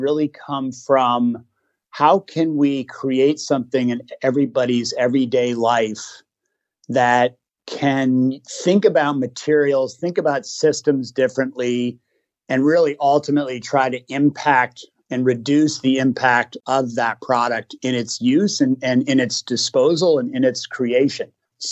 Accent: Massachusetts, United States; growing up in the Berkshires and the Berkshire Hills and out in nature

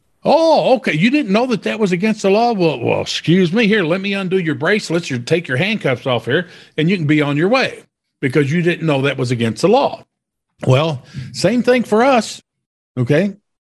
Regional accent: Louisville, Kentucky, United States; for example, in my hometown here in Louisville, Kentucky, yeah, we've got HUD, we got the state.

